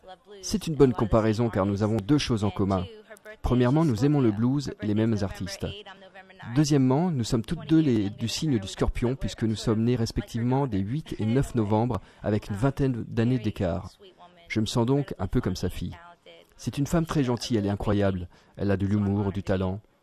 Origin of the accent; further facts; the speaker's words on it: Boston, Massachusetts, United States; now in Jackson, United States; car j'ai épousé … Je suis originaire de Boston, Massachusetts, mais je vis à Jackson, en Floride, depuis environ 20 ans.